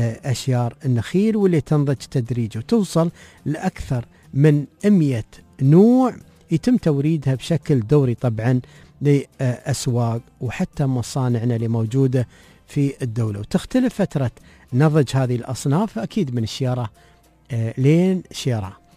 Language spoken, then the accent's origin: Arabic; Oman; الرطب عندنا في سلطنة عمان